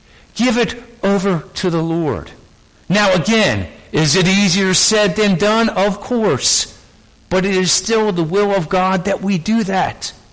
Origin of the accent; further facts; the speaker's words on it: Philadelphia, Pennsylvania, United States; I knew, growing up in Philadelphia, if you're going to testify against Nikki Scarfo, you're in trouble.